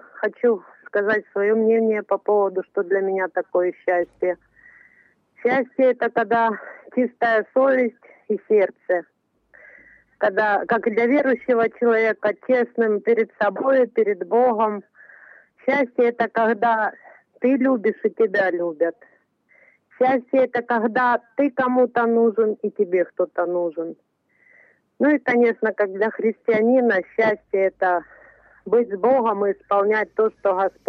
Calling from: Chernivtsi, Vinnytsia Oblast, Ukraine; село міського типу Чернівці, так, сюди не доїжджа до Черновиць, в сторону Києва.

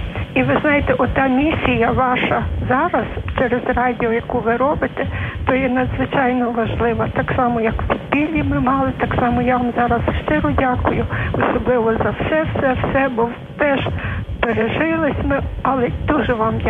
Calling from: Lviv, Lviv Oblast, Ukraine; Я теж зі Львова … я катехетка

